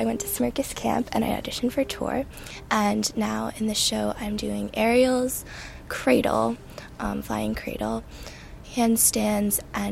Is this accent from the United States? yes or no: yes; Cambridge, Massachusetts, United States; I'm 18 years old, and I'm from Cambridge, Massachusetts.